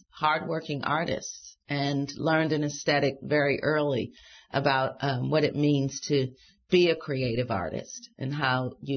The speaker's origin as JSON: {"language": "English", "town": "Detroit", "region": "Michigan", "country": "United States", "tie": "born or raised there", "said": "It was based on my life growing up in Detroit and my relationships with my two fathers"}